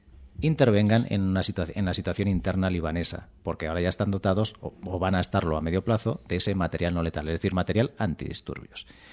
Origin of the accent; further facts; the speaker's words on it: Spain; como español